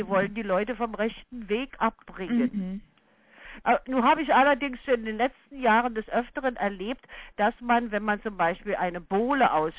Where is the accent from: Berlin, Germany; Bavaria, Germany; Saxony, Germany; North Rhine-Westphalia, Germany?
Berlin, Germany; Wir sind in der Nachkriegszeit groß geworden, wo alles so furchtbar knapp, gerade in Berlin zerstört war und alles.